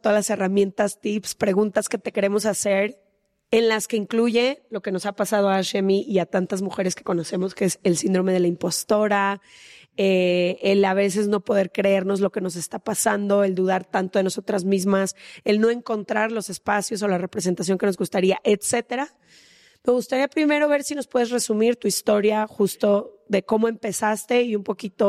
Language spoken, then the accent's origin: Spanish; Guadalajara, Jalisco, Mexico; Ash y yo crecimos en Guadalajara y hay ciertas historias que son muy conocidas en nuestra ciudad